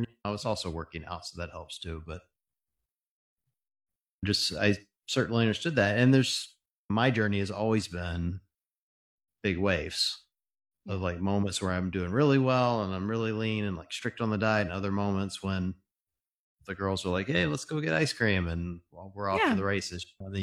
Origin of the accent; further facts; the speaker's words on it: the South, United States; I was raised in the South.